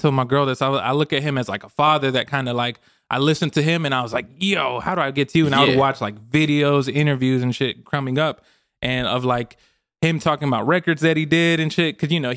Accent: Arkansas, United States; I know I grew up, so of course I'm from Arkansas.

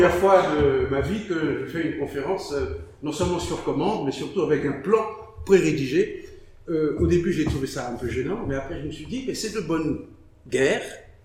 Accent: Haiti; quand on est haïtien, c'est tous les jours Vertière

